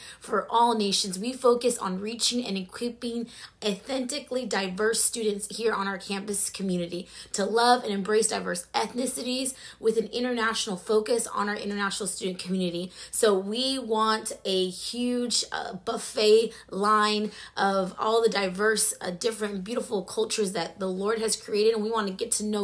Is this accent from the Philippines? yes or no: yes; Philippines; I'm a Filipina.